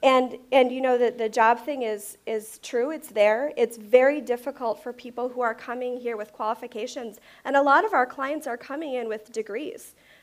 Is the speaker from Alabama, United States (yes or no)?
no; Minneapolis, Minnesota, United States; Yeah, so I grew up in Minneapolis, and I was surrounded by refugees from, like I said, the time I was five.